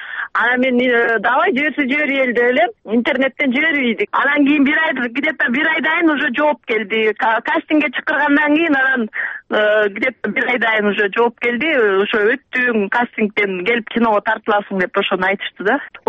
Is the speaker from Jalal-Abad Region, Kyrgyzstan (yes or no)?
no; Darkhan, Issyk-Kul Region, Kyrgyzstan; moved away; Жетегүз районунун Дархан деген айылдан болгон, ошол жерде төрөлүп өскөн. Кичинекей кезинде эле ошо ырдап, бийлеп, оюн аткарып, актриса болом дечүмүн да.